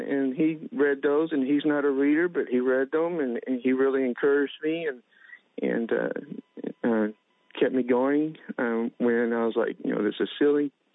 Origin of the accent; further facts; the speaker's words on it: Texas, United States; I'm from Texas, and so I spend time there.